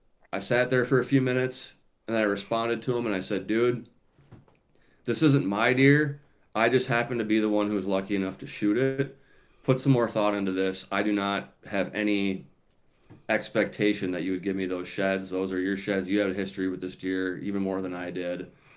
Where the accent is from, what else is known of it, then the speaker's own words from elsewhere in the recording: South St. Paul, Minnesota, United States; I am, yeah. I grew up in South St. Paul, and okay. that farm is in central Minnesota.